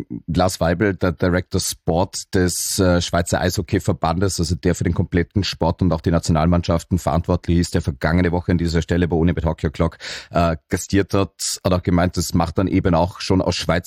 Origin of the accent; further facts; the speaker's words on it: Austria; da sind wir als Österreicher wahrscheinlich noch ein Stückchen davon entfernt?